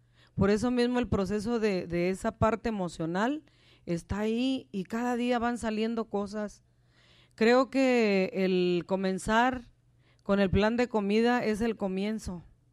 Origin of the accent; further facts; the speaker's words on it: Mexico; moved away; Esto no es como yo pensaba cuando yo me vine de México.